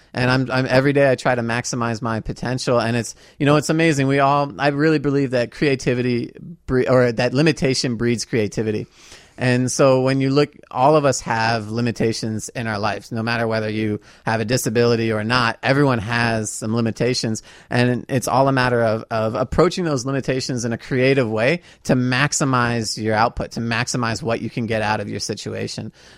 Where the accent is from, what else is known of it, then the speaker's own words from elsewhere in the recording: Virginia, United States; now in Champaign, United States; So I moved from Virginia, from the D.C. area, out here to go to school.